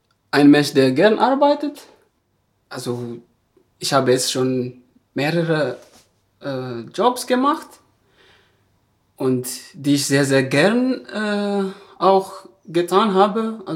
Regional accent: Madagascar; now in Germany; also ich komme aus Madagaskar

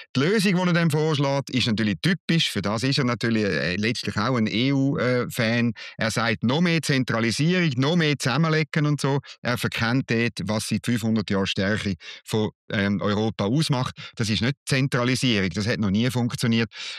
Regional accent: Switzerland; Das sagen wir als Schweizer.

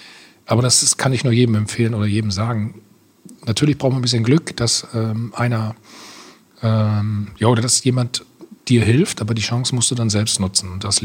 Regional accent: Bad Salzuflen, North Rhine-Westphalia, Germany; in Bad Salzuflen, wo ich aufgewachsen bin

